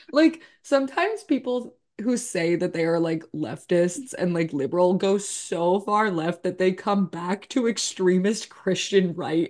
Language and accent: English; New Jersey, United States; I'm from New Jersey.